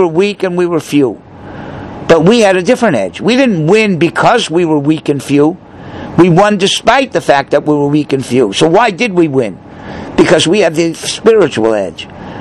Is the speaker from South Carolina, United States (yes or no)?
no; North Miami Beach, Florida, United States; So I grew up in North Miami Beach. I never saw Gadol b'Yisrael.